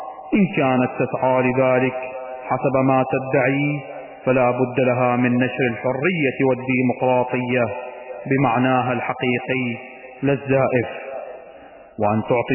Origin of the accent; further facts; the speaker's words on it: Iraq; أما نحن كشعب عراقي فلا نقبل بجميع ما يقوم بها المخربون مطلقا